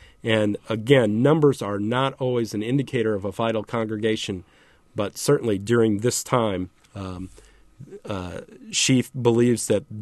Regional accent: Metamora, Illinois, United States; I grew up in Metamora, Illinois, a small football community just outside of Peoria, about 10 to 15 minutes outside of Peoria.

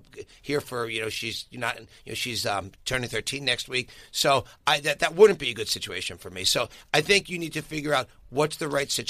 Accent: Philadelphia, Pennsylvania, United States; because I grew up in Philadelphia. I work between Philadelphia and New York.

